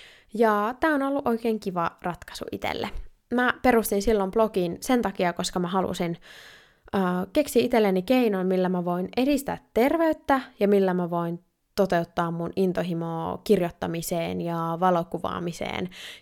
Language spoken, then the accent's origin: Finnish; Sonkajärvi, North Savo, Finland; also born or lived in Oulu; Mä oon syntynyt Oulussa. Olen siis pohjoisen tyttöjä, mutta mä oon asunut ison osan elämästäni pienellä paikkakunnalla ihan Savon sydämessä Sonkajärvellä.